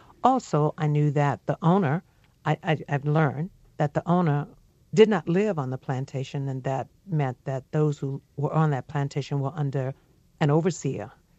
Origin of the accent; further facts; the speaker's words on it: Maringouin, Louisiana, United States; At the time, I was driving toward my hometown of Maringouin